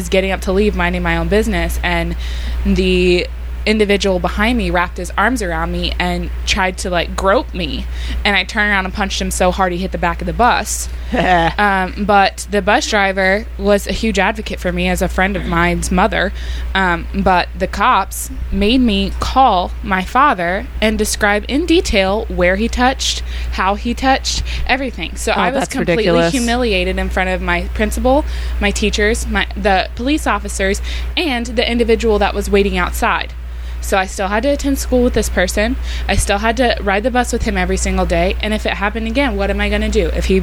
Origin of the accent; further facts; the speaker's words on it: the South, United States; That was extremely difficult because I'm from the South